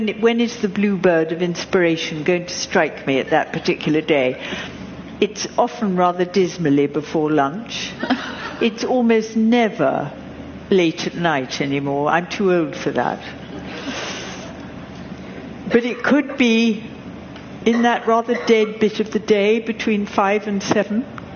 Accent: England, United Kingdom; born there

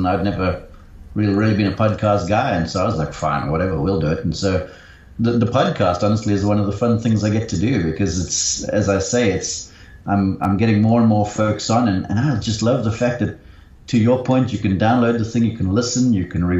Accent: Somerset West, Western Cape, South Africa; moved away as an adult; now in United States; I grew up in Somerset West.

